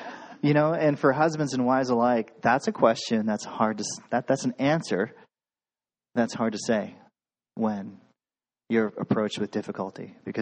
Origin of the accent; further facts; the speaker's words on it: Anchorage, Alaska, United States; born there; So I was born in Anchorage, and I was born into a family